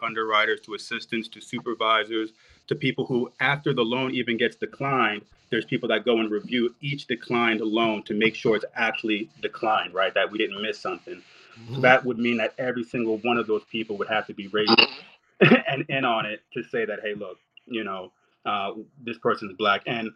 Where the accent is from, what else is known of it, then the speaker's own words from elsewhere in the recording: New Jersey, United States; I'm from Jersey, born and raised. So not too far from you.